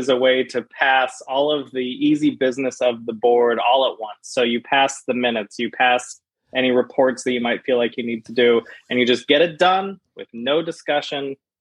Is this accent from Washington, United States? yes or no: yes; Tacoma, Washington, United States; That's my hometown of Tacoma, Washington.